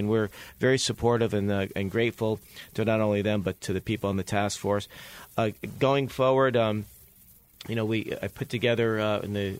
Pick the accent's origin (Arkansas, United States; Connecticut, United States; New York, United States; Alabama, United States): Connecticut, United States; Cos Cob; Growing up in Coscop, I wanted to play center field for the Yankees.